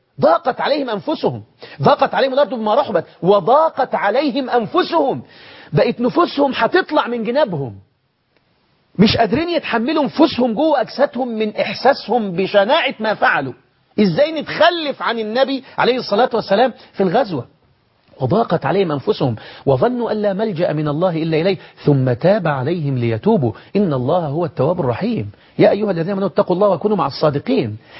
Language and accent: Arabic; Egypt; زي الناس ما بيقولوا عندنا في مصر كده